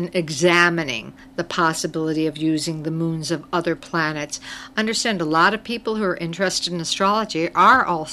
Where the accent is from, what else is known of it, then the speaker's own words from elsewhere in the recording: East Coast, United States; born there; now in Michigan, United States; because I was born on the East Coast and have now live here in Michigan